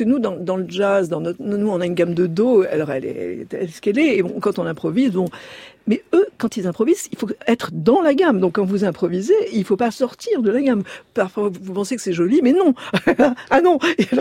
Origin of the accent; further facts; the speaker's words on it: Marrakesh, Marrakesh-Safi, Morocco; donc née au Maroc, je suis juive, et j'ai vu des Arabes, des Juifs, des chrétiens manger, dormir ensemble. Je suis de Marrakech